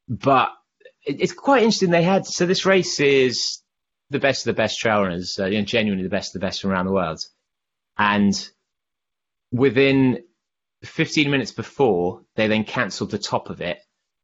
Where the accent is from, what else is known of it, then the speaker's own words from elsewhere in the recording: England, United Kingdom; because you know, we're English and the race is Italian.